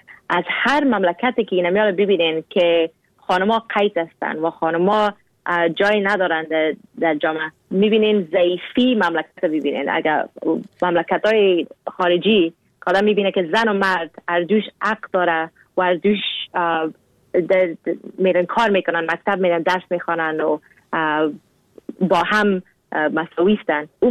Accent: Afghanistan; now in Canada; گفتم روسی از کجا هستی؟ گفتم از افغانستان.

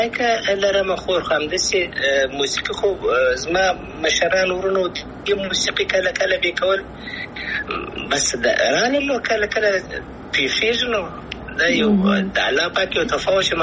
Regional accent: Afghanistan; moved away; اساس مخکنی سوال افغانستان خو زما دی، زه افغان یم

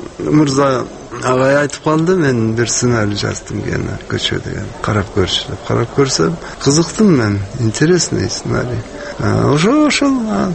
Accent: At-Bashy, Naryn Region, Kyrgyzstan; born there; Анан ошо мен 42-нчи жылы төрөлгөндө атам Атбашта төрөлдүм да согуштун убактысында.

